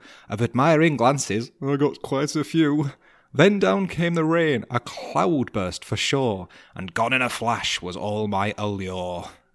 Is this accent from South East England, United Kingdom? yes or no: no; Manchester, North West England, United Kingdom; So I grew up in Manchester, in the northwest of England. And Manchester is kind of famous for rain. It rains 2/3 of the year.